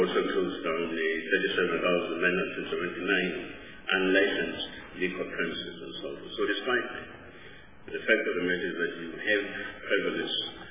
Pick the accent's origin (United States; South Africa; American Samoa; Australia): South Africa; we continue to have violence as a feature of our social outlook as a South African society.